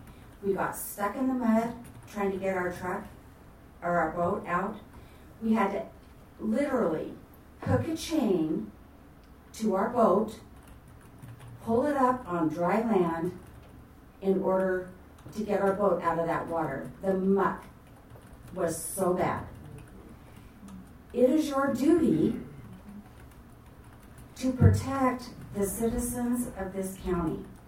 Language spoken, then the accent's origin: English; Montague, United States; I'm from Montague